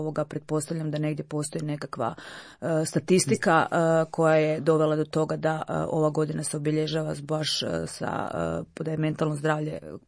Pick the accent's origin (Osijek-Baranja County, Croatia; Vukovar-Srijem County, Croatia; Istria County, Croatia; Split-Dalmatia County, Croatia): Vukovar-Srijem County, Croatia; Vinkovci; recimo ja sam iz Vinkovaca. Meni svaki tjedan dolazi netko iz Vinkovaca, jel zna da sam ja iz Vinkovaca